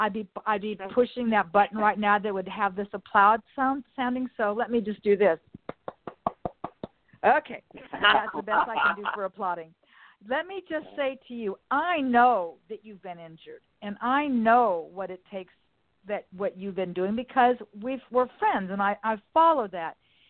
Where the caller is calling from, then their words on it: Los Angeles, California, United States; I'm calling from Los Angeles. We had some winds here